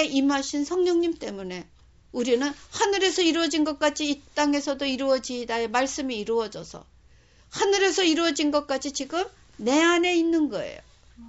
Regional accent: South Korea; now in Japan; 제가 일본에서 사는데, 일본 사람들이 얼굴을 보기엔 똑같지만 그 사람들이 이제 주위에서 다 내가 한국 사람인 거 알잖아요.

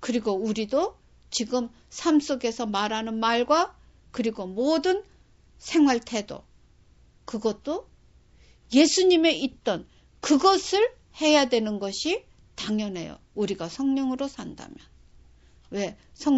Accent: South Korea; 나는 한국 사람의 대표고, 그리고 크리스찬의 대표인 거를

